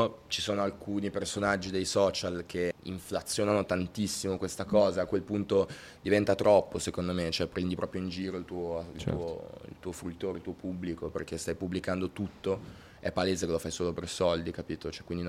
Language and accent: Italian; Genoa, Liguria, Italy; Che sono di Genova, quindi viene spontaneo farlo